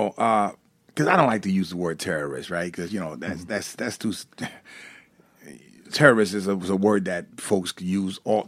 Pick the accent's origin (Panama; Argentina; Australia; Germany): Panama; now in United States; I came from Panama to this country. So, almost all of us, except for the American Indians, you know, we're all immigrants.